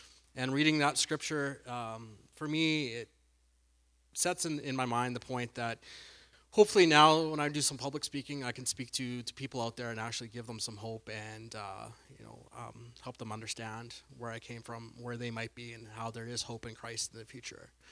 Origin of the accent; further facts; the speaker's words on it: Indian Head, Saskatchewan, Canada; I was born and raised in Indian Head, Saskatchewan, so way down south. I have a very loving family, very supportive family, two younger brothers, two parents. Our religious background is I'm a United Church boy